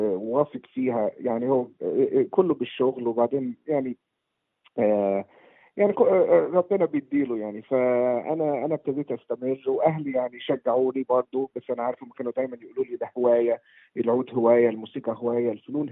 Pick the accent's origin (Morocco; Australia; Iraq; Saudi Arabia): Australia; also born or lived in Egypt; now in London, United Kingdom; أنا اتولدت في مصر وأهلي جم هنا وأنا عندي سنتين، فمتربي هنا وأسترالي مصري، يعني أكتر وقت قضيته في بلد تانية كان أستراليا، بس دلوقتي عايش في لندن.